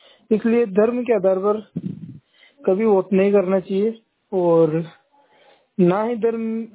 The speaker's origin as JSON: {"language": "Hindi", "town": "Jetli", "country": "India", "said": "मैं गांव जेतली से हूँ"}